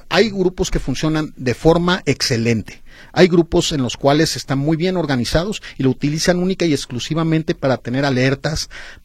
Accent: Nayarit, Mexico; Yo soy de Nayarit.

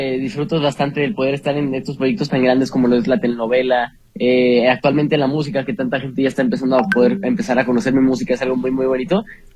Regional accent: Ensenada, Baja California, Mexico; yo soy de Ensenada, Baja California

